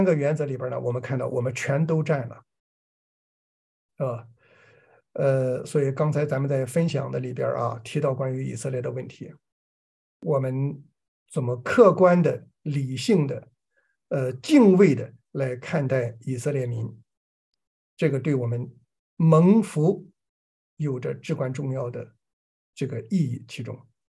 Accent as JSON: {"language": "Chinese", "country": "China"}